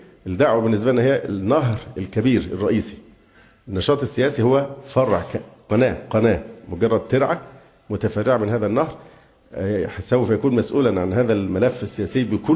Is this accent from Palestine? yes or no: no; Egypt; ده حق حقنا باعتبارنا مصريين، ولنا حق المواطنة